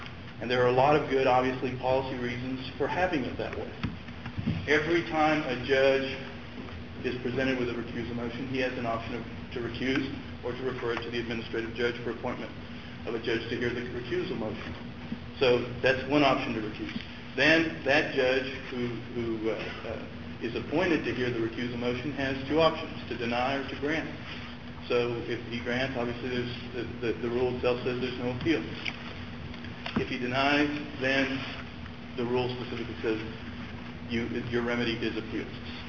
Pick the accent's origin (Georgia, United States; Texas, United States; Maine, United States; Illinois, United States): Texas, United States; Corpus Christi; I'm from Corpus Christi.